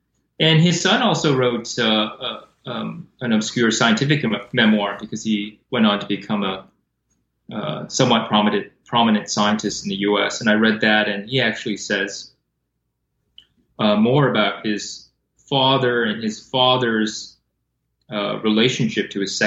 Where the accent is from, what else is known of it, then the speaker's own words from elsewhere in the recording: Canada; also born or lived in Taiwan; I was born in Taiwan and moved to Canada at a very young age, and had been back to Taiwan since